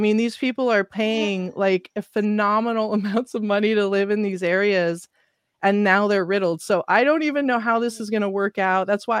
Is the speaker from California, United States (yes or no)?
yes; California, United States; You know, again, growing up in California, PG&E had always had a reputation.